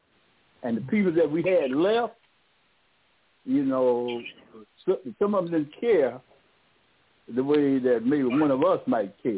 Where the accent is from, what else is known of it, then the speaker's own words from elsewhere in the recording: Chicago, Illinois, United States; And I was raised up there in Chicago.